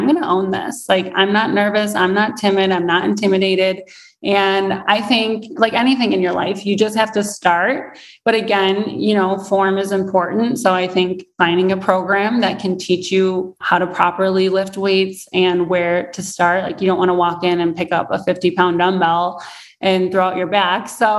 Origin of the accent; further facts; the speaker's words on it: Chicago, Illinois, United States; I'm from Chicago and like everyone wants to go to St. Ignatius and I didn't get into that high school.